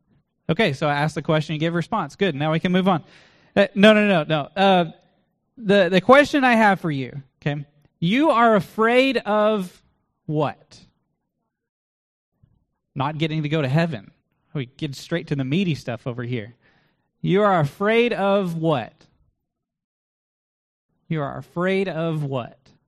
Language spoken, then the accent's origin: English; Burleson, Texas, United States; This is from my hometown of Burleson.